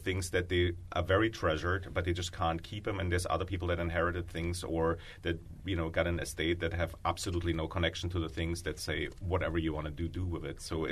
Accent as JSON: {"language": "English", "town": "East Berlin", "region": "Berlin", "country": "Germany", "tie": "born or raised there", "second_language": "English", "said": "I grew up in East Berlin, in East Germany, behind the wall."}